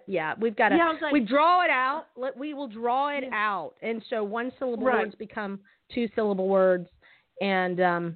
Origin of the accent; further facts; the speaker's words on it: Atlanta, Georgia, United States; now in Alabama, United States; I was raised pretty much in Atlanta, Georgia.